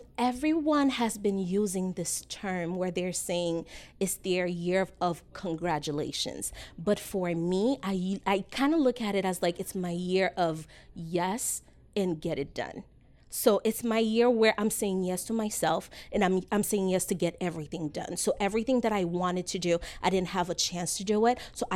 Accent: Boston, Massachusetts, United States; also born or lived in Haiti; I am originally Haitian, but I grew up in Boston.

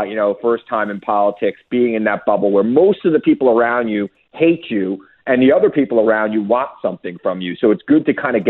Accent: New York, United States; I mean, I'm a New Yorker. I've been watching Donald Trump's career my whole life. He was very popular. He was on the Howard Stern show all my life growing up

